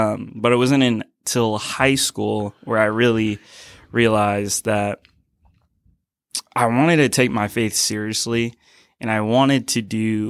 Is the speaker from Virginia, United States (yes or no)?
yes; Virginia Beach, Virginia, United States; I'm from Virginia Beach. And all my life I've been born and raised there and moved here.